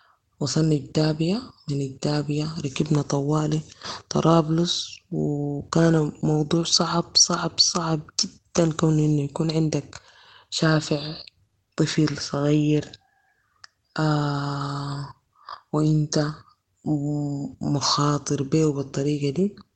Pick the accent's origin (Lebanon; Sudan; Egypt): Sudan; now in Libya; كسودانيين بقينا كتار في ليبيا، فأصبح التضجر